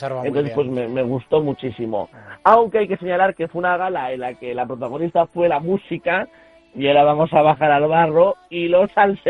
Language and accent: Spanish; Alsasua, Navarre, Spain; cuando era un chavalillo en mi pueblo, en Alsasua, en Altsasu